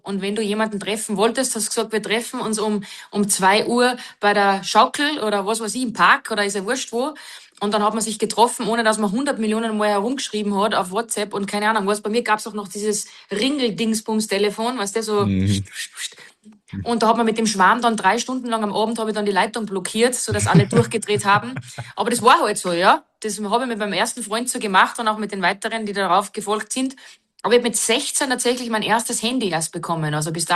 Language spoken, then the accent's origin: German; Wagrain, Salzburg, Austria; Ich komme tatsächlich aus dem wunderschönen Salzburger Land, nämlich aus Wagrain. Ein ganz, ganz wunderbares Skigebiet im Ski Amadee Verbund. Und bin ganz bodenständig groß geworden. Und ja, in den Bergen mit jedem Tag Skifahren